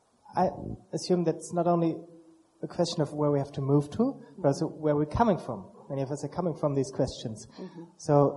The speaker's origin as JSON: {"language": "English", "country": "Germany", "second_language": "English", "said": "I'm from Germany."}